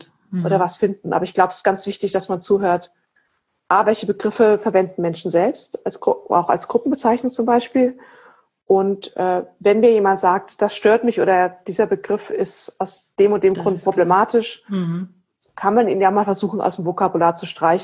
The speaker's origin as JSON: {"language": "German", "town": "Erlangen", "region": "Bavaria", "country": "Germany", "said": "also ich komme ja aus Erlangen"}